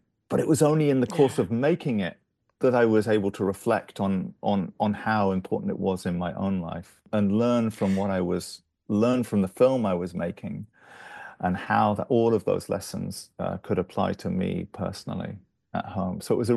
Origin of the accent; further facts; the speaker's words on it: England, United Kingdom; you can tell from my accent, I'm English in origin, as is my wife, and her mother lives in England.